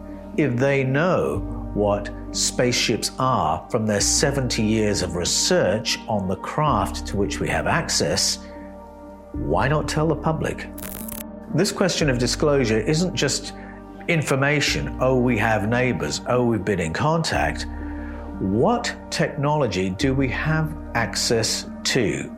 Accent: United Kingdom; where I grew up in Great Britain

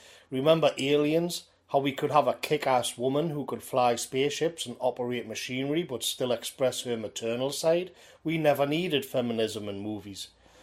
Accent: England, United Kingdom; If I, as an Englishman

